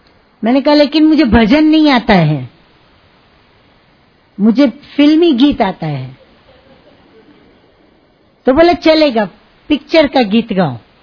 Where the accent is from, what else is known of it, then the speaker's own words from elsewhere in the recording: Gujarat, India; हम गुजराती है ना, तो हम गुजराती लोग ऐसे ऐसा दड़े की तरह फूलती है रोटी हमारी